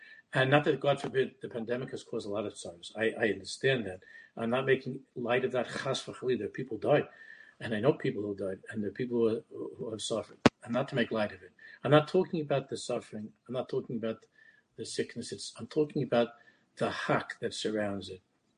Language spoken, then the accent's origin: English; United States; We grew up here in America.